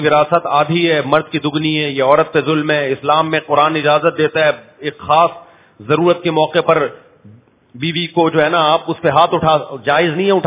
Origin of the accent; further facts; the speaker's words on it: Pakistan; born there; لا کی جہاں تک بات ہے تو میں پاکستان میں پیدا ہوا ہے نا، پاکستانی لا کو فالو کروں گا میں.